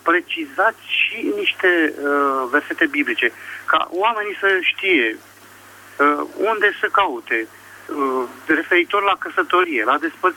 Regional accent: Bucharest, Romania; din București

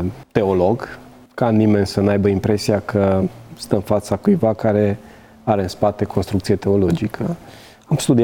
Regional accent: Sighetu Marmației, Maramureș County, Romania; also born or lived in Reșița; Așa m-am trezit din nou în Maramureș, dar nu acasă la Remeți, de unde sunt părinții mei. Și s-au mutat la Fietul Marmației, un orășel, unde am și studiat până la liceu

